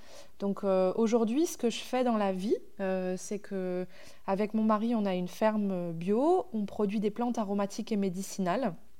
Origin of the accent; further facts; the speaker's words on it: Normandy, France; Moi, j'ai grandi à la campagne, mais pas dans cette campagne-là. J'ai grandi en Normandie